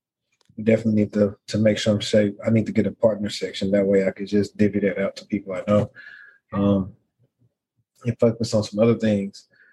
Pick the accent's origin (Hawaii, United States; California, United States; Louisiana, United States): Louisiana, United States; Shreveport; I mean, we're from Louisiana, so I mean, it's probably, you know, more sped up than, you know, our slow town living where we come from